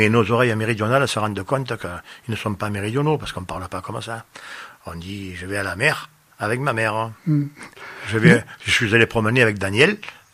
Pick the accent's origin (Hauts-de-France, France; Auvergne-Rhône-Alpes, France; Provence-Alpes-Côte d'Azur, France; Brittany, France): Provence-Alpes-Côte d'Azur, France; Marseille; accent: Marseille; j'ai attrapé l'accent qu'on attrape en naissant du côté de Marseille.